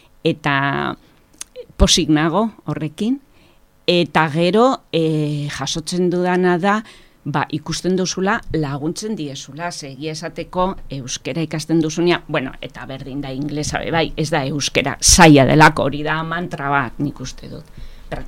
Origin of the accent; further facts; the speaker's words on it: Durango, Basque Country, Spain; ni Durangotik nator, oindela urte bete etorri nintzen bastanera bizitzen